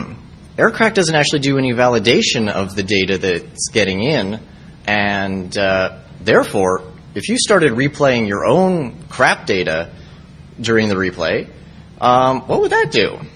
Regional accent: Canada; because I am Canadian and I actually would like to leave your wonderful country

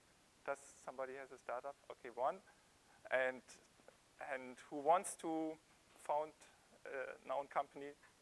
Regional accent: Sankt Augustin, North Rhine-Westphalia, Germany; English is a second language; So I come from St. Augustine, and to prove you, I copied my first application

